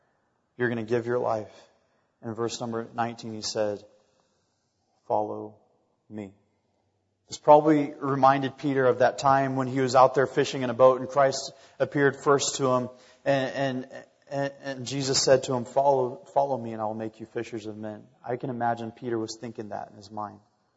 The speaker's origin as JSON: {"language": "English", "country": "Sri Lanka", "tie": "born or raised there", "moved": "yes", "said": "There was a time growing up in Sri Lanka during a teenager that I had the opportunity to play the sport of rugby."}